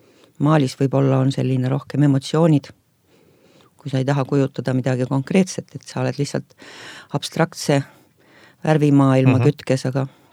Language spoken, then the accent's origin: Estonian; Tallinn, Harju County, Estonia; Ma olen põline tallinlane